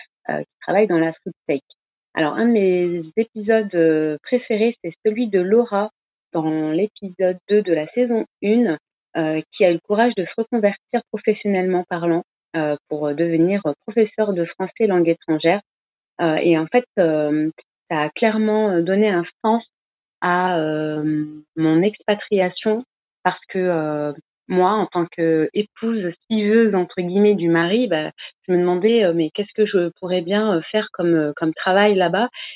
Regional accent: northeast, France; j'ai 33 ans, je suis originaire du nord-est de la France où je prépare mon expatriation en famille aux États-Unis et plus précisément en Floride

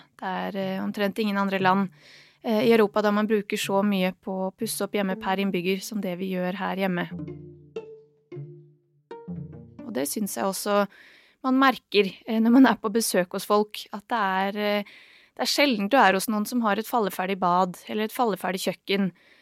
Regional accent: Bosnia & Herzegovina; Norwegian is a second language; now in Norway; Jeg kommer fra Bosnia.

